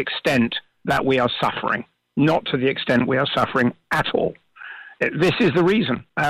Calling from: Marbella, Andalusia, Spain; I'm calling you from Marbella.

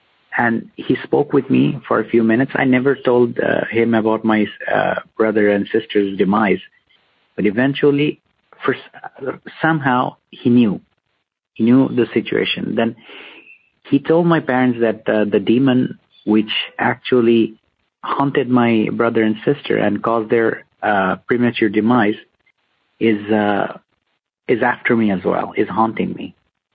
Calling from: Bangladesh; I'm calling from Bangladesh.

